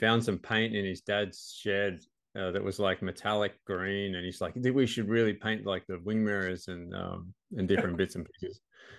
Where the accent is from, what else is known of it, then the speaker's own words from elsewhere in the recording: Sydney, New South Wales, Australia; where I grew up in Sydney, and I moved kind of away up to the Central Coast and of Sydney, which is just about an hour out